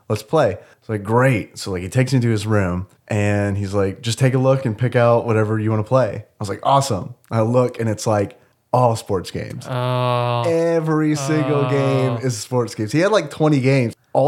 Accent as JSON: {"language": "English", "country": "United States", "said": "I remember asking him, is it just because I'm American?"}